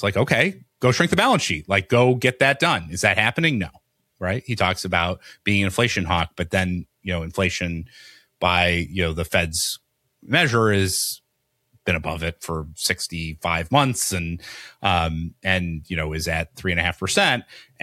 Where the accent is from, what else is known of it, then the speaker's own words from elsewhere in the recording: Detroit, Michigan, United States; I'm from Detroit. So I'm like one third Canadian by constitution.